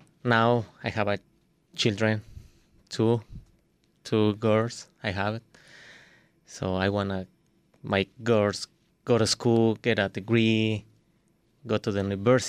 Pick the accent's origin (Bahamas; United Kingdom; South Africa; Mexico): Mexico; Mexico City; now in United States; I come from Mexico City. I'm born in Mexico City. I crossed the border in 1997.